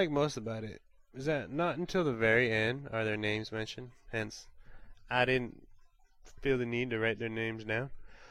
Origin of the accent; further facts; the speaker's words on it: United States; Come on, I'm American.